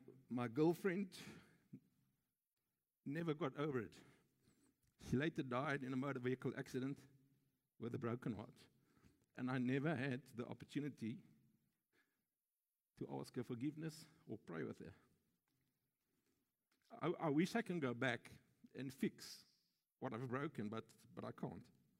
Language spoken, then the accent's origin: English; Johannesburg, Gauteng, South Africa; I was born and bred in Johannesburg, like Dini was saying. We only arrived here in November 99.